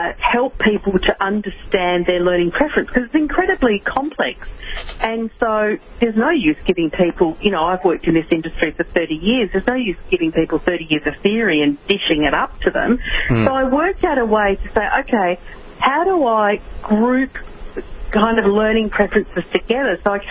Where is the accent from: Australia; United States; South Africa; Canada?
Australia; Melbourne, Victoria; now in Europe; Well, as you said, I'm from Melbourne in Australia.